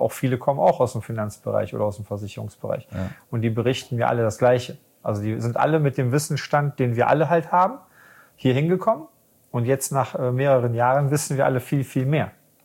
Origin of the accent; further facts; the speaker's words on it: Düsseldorf, North Rhine-Westphalia, Germany; ich komme aus Düsseldorf.